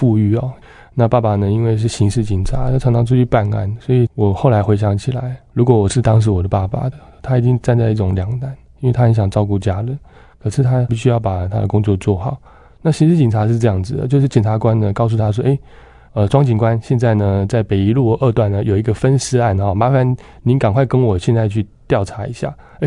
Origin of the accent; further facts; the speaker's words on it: Sanchong, New Taipei, Taiwan; 我是从小有在新北市的三重出生哦。当时我住在三重的环境，我感觉就是那边治安都不是很好，街道上常常每天都会看到国中生哦，常常都在打架。